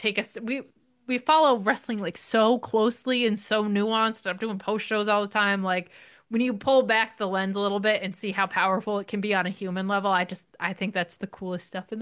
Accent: New Jersey, United States; It's in my home state of Jersey

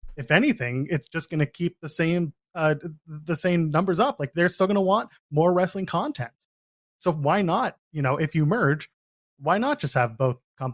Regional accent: Canada; But also, I'm a Canadian, so I don't know how antitrust law works in this case

